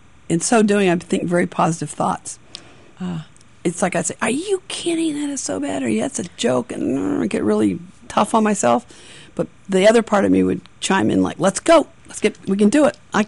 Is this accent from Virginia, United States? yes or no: no; Long Beach, California, United States; because I'm from Long Beach